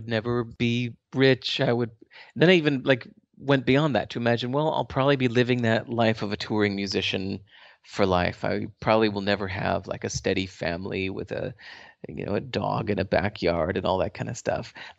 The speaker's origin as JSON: {"language": "English", "town": "Berkeley", "region": "California", "country": "United States", "tie": "born there", "said": "Born in Berkeley, California, 1969, and moved around a lot."}